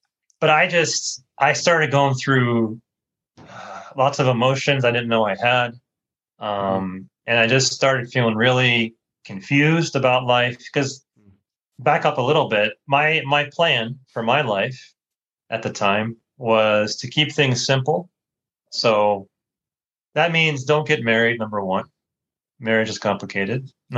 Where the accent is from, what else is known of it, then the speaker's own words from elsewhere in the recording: United States; I grew up in the States, grew up in a Christian home, loving parents.